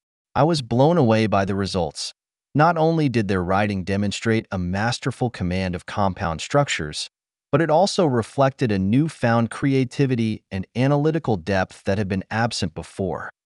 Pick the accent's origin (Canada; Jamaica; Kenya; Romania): Romania; English is a second language; now in United States; My journey as an English educator began over 40 years ago when I immigrated to the United States from Romania. As a non-native speaker myself